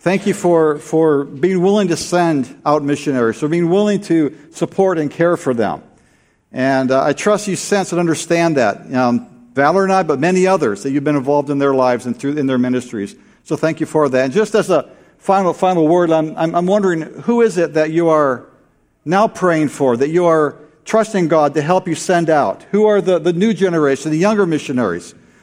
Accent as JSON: {"language": "English", "country": "Brazil", "tie": "born or raised there", "said": "I was actually born in Brazil. I grew up in Brazil. My mom is from Triple Falls. My dad is from England. They met in Pennsylvania. And I was born in Brazil."}